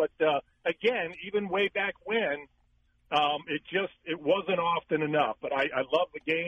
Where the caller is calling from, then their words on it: Phoenix, Arizona, United States; I'm calling from Phoenix, Arizona.